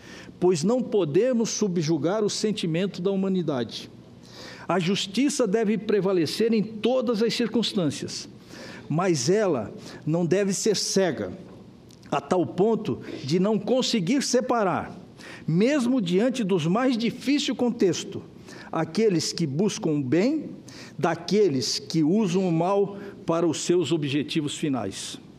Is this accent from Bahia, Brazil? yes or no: no; Santa Catarina, Brazil; como catarinense e como homem que acredita na justiça